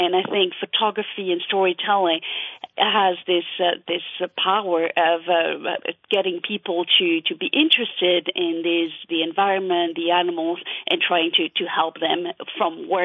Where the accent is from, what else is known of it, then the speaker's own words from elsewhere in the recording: France; I grew up in France. And when I was about 9 years old, I was watching television with my parents